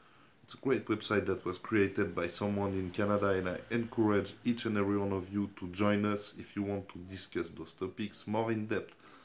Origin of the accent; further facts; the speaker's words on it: Geneva, Switzerland; English is a second language; from Geneva, Switzerland